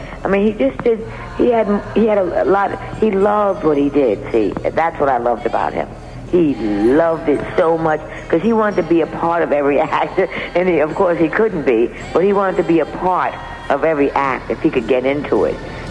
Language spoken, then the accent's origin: English; New York, United States; I said, what are you kidding, Murray? We're from New York. We listen to you every night.